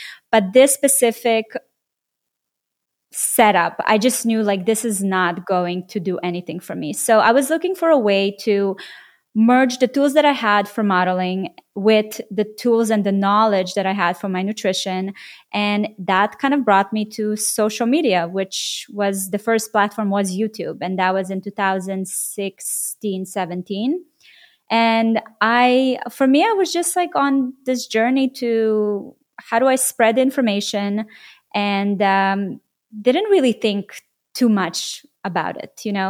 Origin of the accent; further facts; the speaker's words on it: Israel; So I grew up in Israel